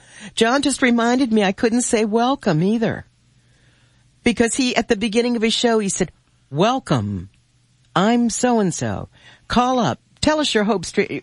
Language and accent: English; Brooklyn, New York, United States; born there; So I was born in the Brooklyn Navy Yard because that's where my father's ship was stationed when I was born.